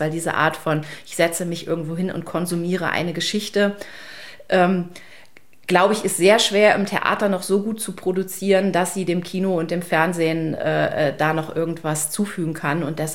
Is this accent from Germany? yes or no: yes; Germany; ich komme nicht aus Bremen, aber aus der Nähe